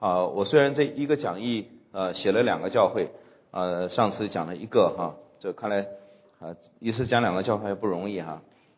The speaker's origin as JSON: {"language": "Chinese", "town": "Jiamusi", "region": "Heilongjiang", "country": "China", "tie": "born or raised there", "said": "我们过去我们老家在这个佳木斯哈"}